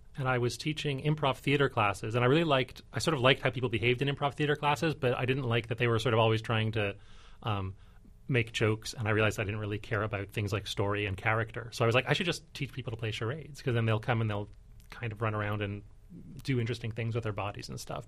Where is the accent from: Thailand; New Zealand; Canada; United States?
Canada; I am from Canada.